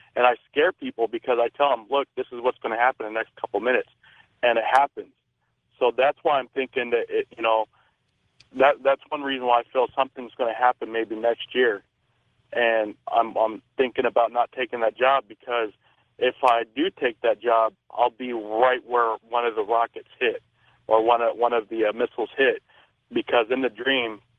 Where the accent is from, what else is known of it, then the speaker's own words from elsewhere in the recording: Phoenix, Arizona, United States; I'm from Phoenix, Arizona.